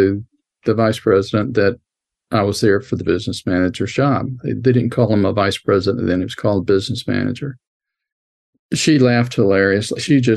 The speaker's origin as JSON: {"language": "English", "region": "Georgia", "country": "United States", "tie": "born or raised there", "said": "I was going to school in Atlanta. My hometown was in a small town 250 miles to the south, so rather than go to be inducted there, the day before, I went to the induction center in Atlanta and joined."}